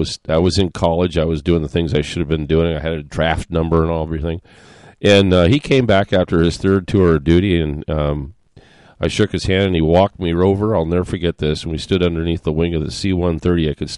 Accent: Tustin, California, United States; I was a Marine brat, you know, and I grew up in the Orange County bases, El Toro, Pendleton, and in the LTAs, the lighter than air base in Tustin, California.

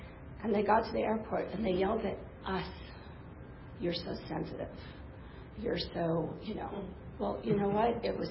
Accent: New York, United States; I grew up in New York. I was one of middle child of three girls.

